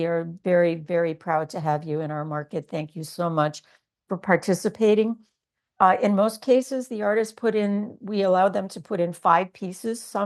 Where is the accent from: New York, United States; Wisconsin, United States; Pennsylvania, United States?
Wisconsin, United States; We talk about his growing up in India. We talk about my growing up in Wisconsin.